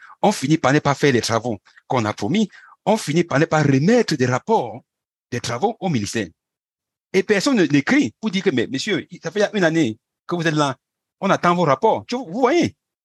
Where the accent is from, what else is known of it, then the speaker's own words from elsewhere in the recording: Cameroon; le fer que j'ai chez moi au Cameroun n'est pas différent du fer qu'il y a au Gabon